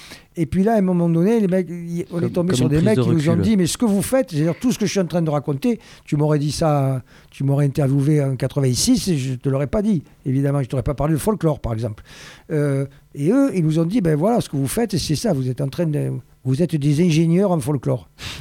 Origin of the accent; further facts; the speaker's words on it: Marseille, Provence-Alpes-Côte d'Azur, France; on était fort en tant que Marseillais.